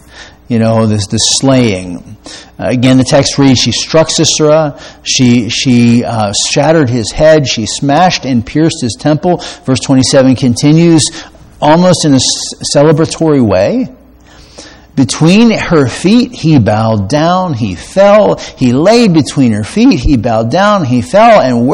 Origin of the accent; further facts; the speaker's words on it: United States; In growing up in America, for the most part, none of us had too much oppression for being Christians.